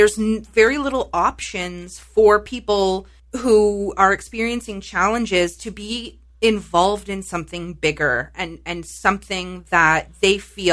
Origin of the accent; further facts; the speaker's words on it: St. Thomas, Ontario, Canada; then came back to St. Thomas, which is my hometown, and knew that I had friends and family on the streets.